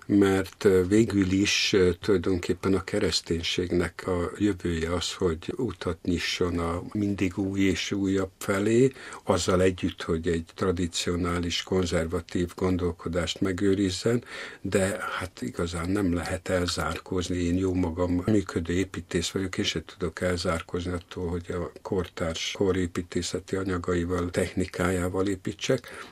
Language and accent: Hungarian; Székesfehérvár, Fejér, Hungary; Székesfehérváron nőttem fel 45-ig gyerekkoromban